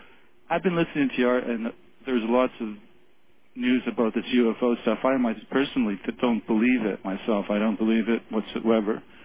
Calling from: Ontario, Canada; I'm calling from the Golden Horseshoe area, which is in southern Ontario.

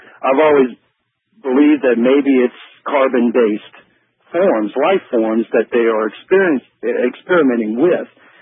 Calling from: New Orleans, Louisiana, United States; I'm calling from New Orleans.

